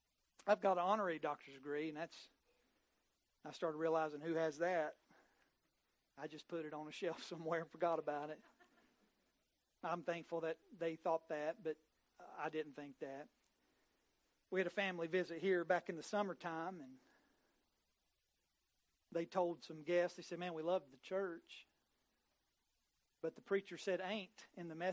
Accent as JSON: {"language": "English", "region": "West Virginia", "country": "United States"}